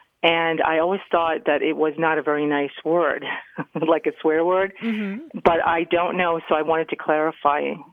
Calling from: New Bedford, Massachusetts, United States; I am from New Bedford, Massachusetts.

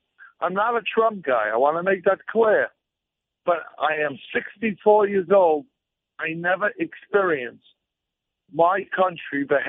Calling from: Brooklyn, New York, United States; I'm calling from Brooklyn, New York.

